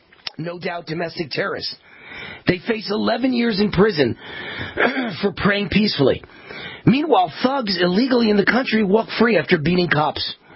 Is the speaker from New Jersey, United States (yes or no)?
no; Nevada, United States; 8 points in Nevada, my home state